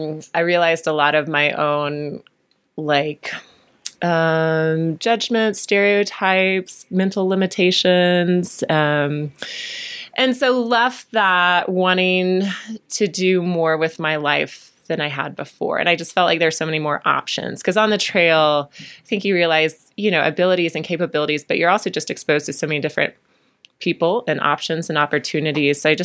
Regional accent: North Carolina, United States; Well, I grew up in North Carolina. So that is almost a, you know, you have to love college basketball if you're from North Carolina.

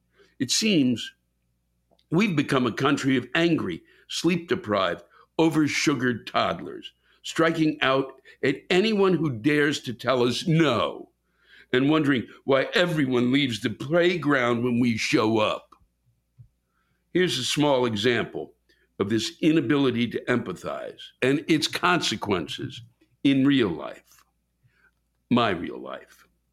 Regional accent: Maryland, United States; I'm originally from Maryland, so am I, where the humidity and heat are ass-crack of Satan oppressive.

